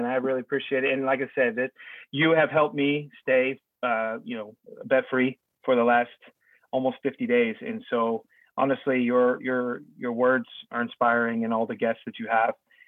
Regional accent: Seattle, Washington, United States; now in Tennessee, United States; but I've been here since 2006. I still call Seattle home. I still root for the Seahawks, but I'm almost a Southerner at this point.

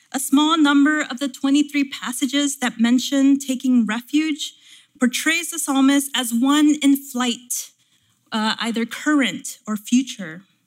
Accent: Texas, United States; Just last week, the governor of my home state of Texas announced that Texas was no longer going to accept refugees.

